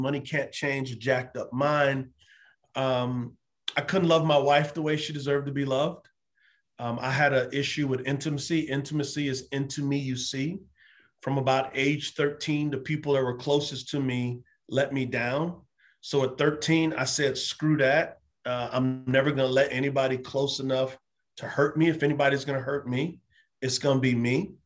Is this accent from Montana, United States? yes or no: no; San Antonio, Texas, United States; I grew up in San Antonio, Texas. Loved football. Grew up in the hood.